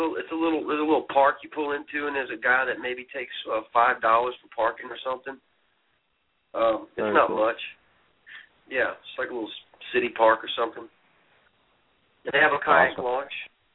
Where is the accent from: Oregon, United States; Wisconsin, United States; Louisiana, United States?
Louisiana, United States; I'm originally from South Louisiana, yeah.